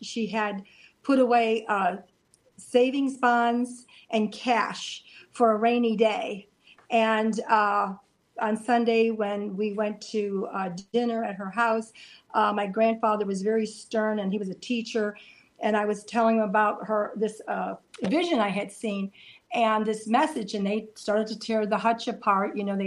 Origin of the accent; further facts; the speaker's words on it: Chicago, Illinois, United States; now in Pittsburgh, United States; Actually, I was born in Chicago, the far south side of Chicago, so it's within the city limits, yeah.